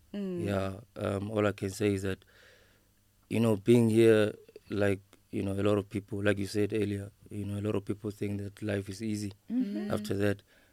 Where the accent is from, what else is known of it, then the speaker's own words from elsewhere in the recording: Bela-Bela, Limpopo, South Africa; now in Johannesburg, South Africa; Yeah, so I was born and raised in Limpopo.